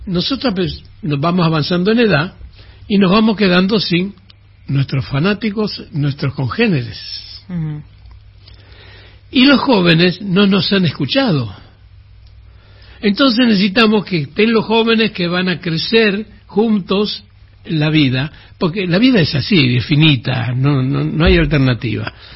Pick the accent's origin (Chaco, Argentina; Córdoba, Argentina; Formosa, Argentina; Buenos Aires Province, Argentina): Córdoba, Argentina; San Francisco; San Francisco a mí me apoyó siempre. O sea, yo he sido profeta en mi tierra.